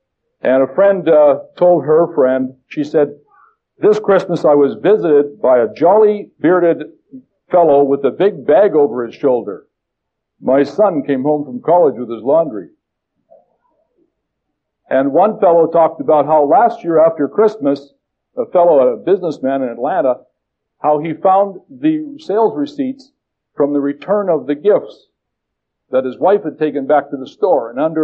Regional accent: Regina, Saskatchewan, Canada; born there; And I was born in Regina

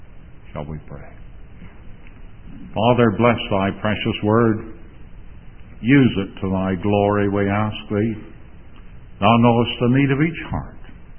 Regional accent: Galt, Ontario, Canada; The night before, he had said to me on the streets of my hometown of Galt

